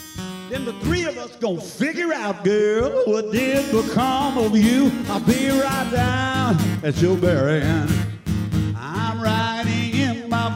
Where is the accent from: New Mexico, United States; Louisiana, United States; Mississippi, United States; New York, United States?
Mississippi, United States; Hattiesburg; You know, I got deep, deep roots in the Magnolia State. I was born and raised in Hattiesburg, and I had aunts and uncles all in New Orleans and Jackson, right?